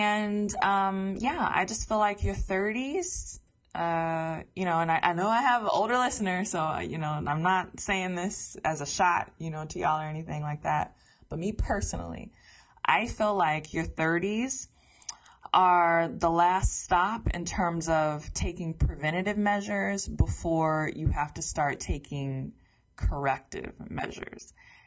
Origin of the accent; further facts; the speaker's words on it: Detroit, Michigan, United States; growing up in the Metro Detroit area